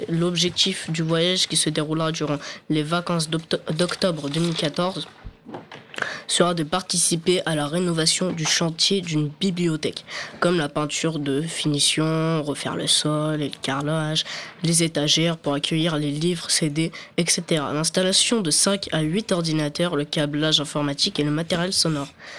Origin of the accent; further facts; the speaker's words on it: France; Je suis français d'origine marocaine